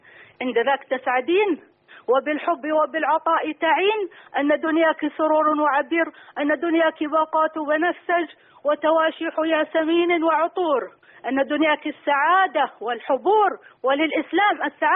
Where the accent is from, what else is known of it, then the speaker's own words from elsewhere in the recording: Saudi Arabia; أنا شاعرة من السعودية.